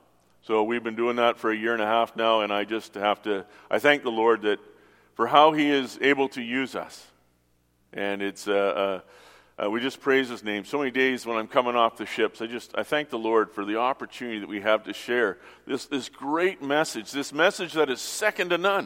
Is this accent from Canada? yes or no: yes; Surrey, British Columbia, Canada; We're from Surrey, so we got a tour around here, and it's beautiful to see.